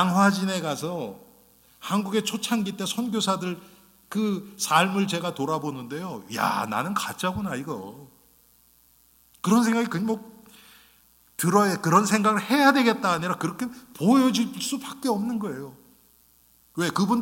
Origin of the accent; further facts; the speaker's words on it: South Korea; moved away; 제가 한국 떠나기 전날 오후가 딱 비었어요. 한 몇 시간이. 그래서 뭐 할까 그러다가 제가 자란 동네를 갔어요.